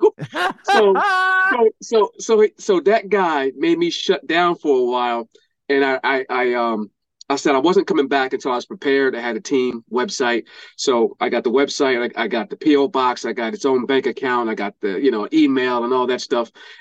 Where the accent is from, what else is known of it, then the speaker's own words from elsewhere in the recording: Philadelphia, Pennsylvania, United States; born there; Wow. So I was born in Philadelphia, North Philadelphia, and 23rd.